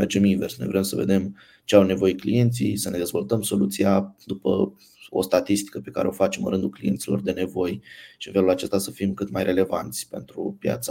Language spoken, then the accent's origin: Romanian; Romania; cred neapărat că nu e neapărat legat de noi ca români, ci e posibil să fie o chestie mai generală.